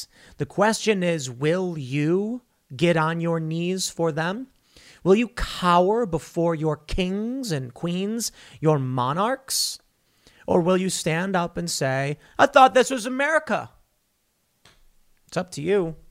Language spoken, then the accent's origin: English; Chicago, Illinois, United States; I'm from Chicago.